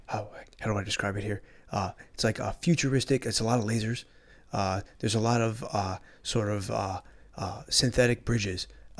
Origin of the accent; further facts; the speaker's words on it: Springfield, Massachusetts, United States; now in Boston, United States; I'm from a suburb. I'm from Springfield.